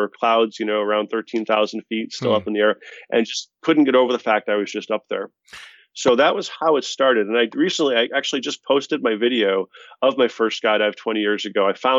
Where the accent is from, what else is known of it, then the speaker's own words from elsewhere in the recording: Boston, Massachusetts, United States; We're both from Boston, both, I think, Irish Catholics